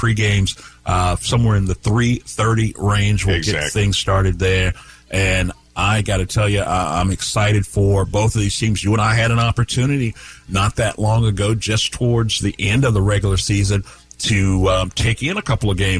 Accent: the South, United States; Listen, I'm from the South.

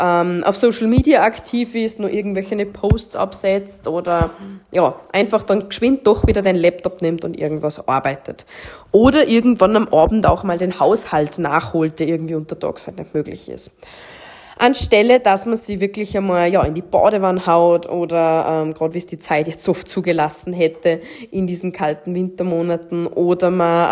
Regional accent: Tyrol, Austria; ich selbst bin aus Tirol

